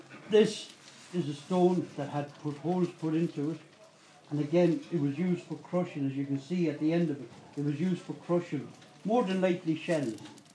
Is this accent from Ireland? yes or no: yes; Ireland; As Irish people, we never touched that.